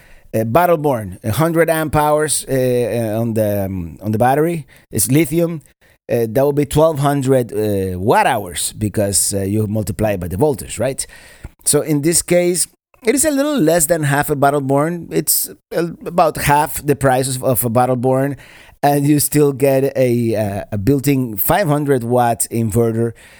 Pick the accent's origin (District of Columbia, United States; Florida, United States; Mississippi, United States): Florida, United States; also born or lived in Caribbean; Anything below 40, it's really cold to me. I'm from Florida. I was born in an island in the Caribbean, so you can understand.